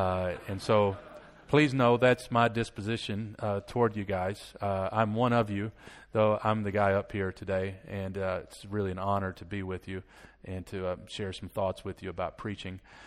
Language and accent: English; United States; accent: American; Thank you for putting up with my American accent.